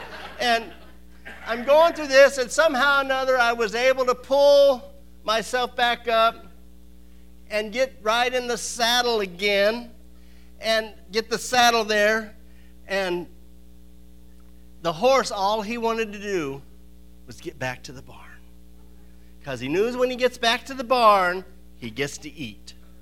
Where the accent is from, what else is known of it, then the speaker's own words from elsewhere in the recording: California, United States; I'm not a cowboy. I was raised in Southern California.